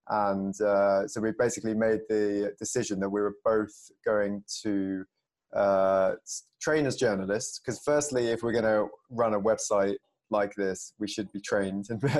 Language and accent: English; London, United Kingdom; I am born and bred in London.